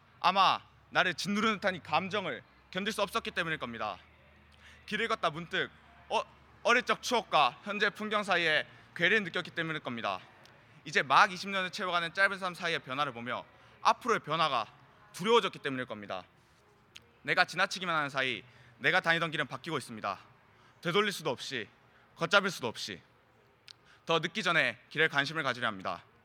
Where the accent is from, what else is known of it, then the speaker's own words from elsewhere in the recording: South Korea; English is a second language; We're from Pungsan High School in Korea.